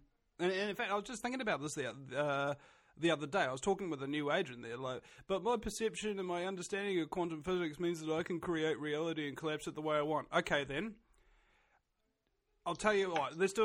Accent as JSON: {"language": "English", "country": "New Zealand", "accent": "New Zealand", "said": "you sound totally like an Australian, bro. It's nothing like a New Zealand accent, you know."}